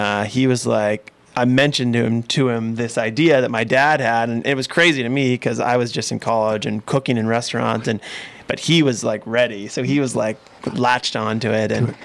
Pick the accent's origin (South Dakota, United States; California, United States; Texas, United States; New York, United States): California, United States; Sebastopol; And that's partly because I grew up in Sebastopol.